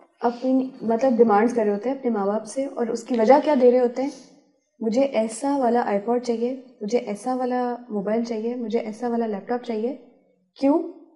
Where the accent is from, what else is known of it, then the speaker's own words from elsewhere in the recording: Pakistan; تو وہ یہ سمجھتے ہی نہیں تھے کہ میں پاکستانی ہوں